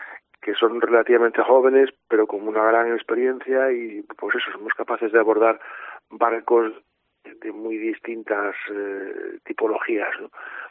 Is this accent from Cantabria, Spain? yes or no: no; Asturias, Spain; yo soy del occidente de Asturias, nací y vivo aquí